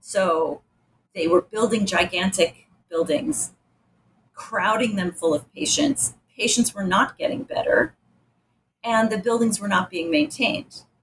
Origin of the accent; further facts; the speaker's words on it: Rochester, New York, United States; because I grew up in Rochester and I wrote my undergraduate honors thesis on the Buffalo State Hospital for the Insane.